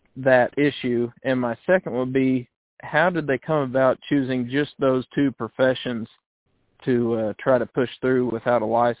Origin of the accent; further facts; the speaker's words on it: Rogers, Arkansas, United States; Well, I'm from Rogers originally.